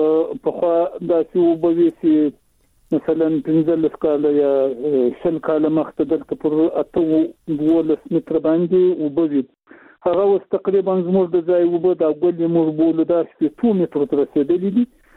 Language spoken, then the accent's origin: Pashto; Zabul, Afghanistan; هم د زابل ولایت شاجیل ولسوالي